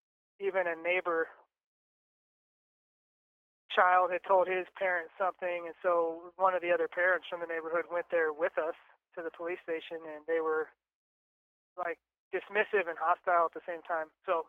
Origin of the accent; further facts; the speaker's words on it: Fairbanks, Alaska, United States; we're from Fairbanks, so I would drive, like, every holiday.